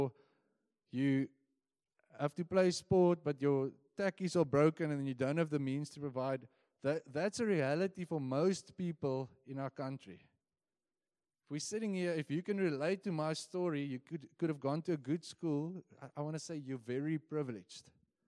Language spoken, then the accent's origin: English; Bloemfontein, Free State, South Africa; For myself, I was born a Bloemfonteiner. I'm from the Free State.